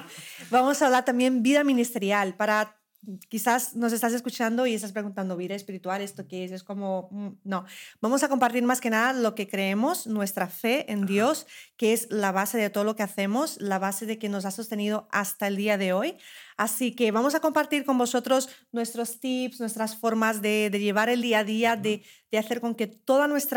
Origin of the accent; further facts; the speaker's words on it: Brazil; Spanish is a second language; now in Spain; yo soy de Brasil. No sé si lo notáis por mi acento o no, no lo sabemos. Pero vivo aquí desde hace como 13 años